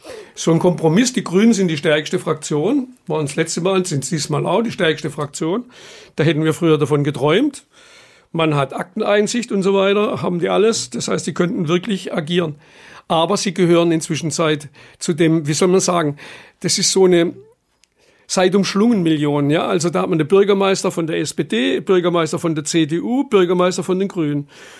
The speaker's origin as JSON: {"language": "German", "country": "Germany", "said": "Und der Fehler bei uns in Deutschland, generell würde ich sagen, ist, man hat eine Planung"}